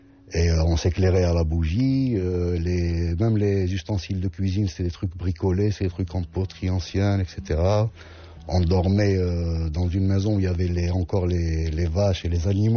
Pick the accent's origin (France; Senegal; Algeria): Algeria; Algiers, Algiers Province; first language Arabic; French is a second language; Moi, j'ai grandi, je suis né, j'ai grandi à Alger. Mmh. Et bon, donc j'ai vécu. La première langue que j'ai parlé dans la rue, c'était plus. Beaucoup plus l'arabe, quoi.